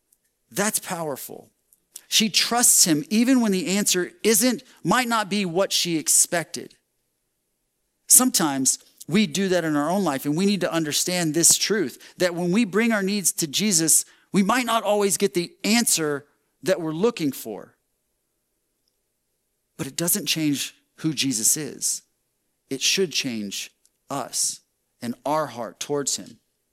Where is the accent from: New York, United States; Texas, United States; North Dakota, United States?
Texas, United States; Okay, I didn't grow up here. I grew up in Texas, and it was serious.